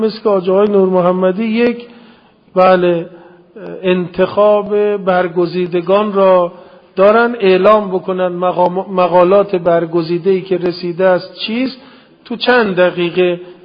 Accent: Isfahan, Iran; منم که از اصفهان بلند شدم با آمدم اینجا

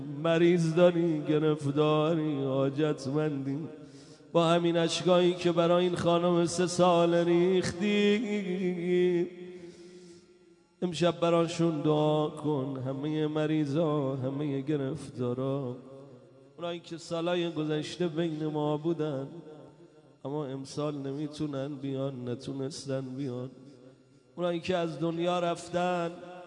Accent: Iran; گفتم بیبی من از ایران اومدم، اگه داداشم و شفا ندی دیگه تو حرمت نمیام، باد غر می کنم، بر می گردم ایران.

